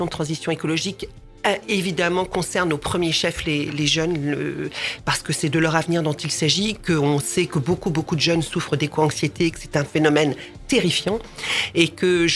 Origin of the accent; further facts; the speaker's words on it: Brittany, France; now in Normandy, France; vous savez que je suis pas normande d'origine, moi je suis bretonne d'origine, mais j'arrive ici